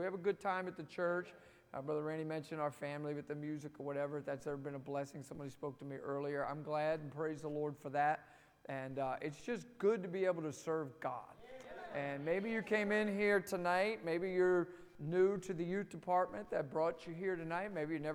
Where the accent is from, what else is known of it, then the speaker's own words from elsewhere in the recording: New Jersey, United States; And I am from New Jersey.